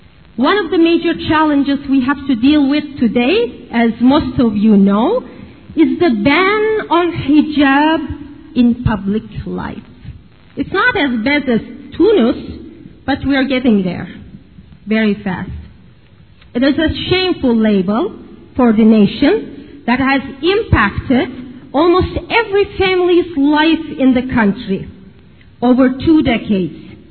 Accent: Turkey; my home country, Turkey.

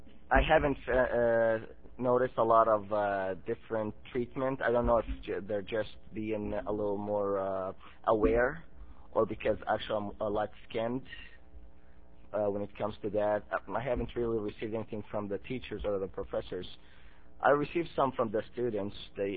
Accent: Palestine; now in United States; Palestine.

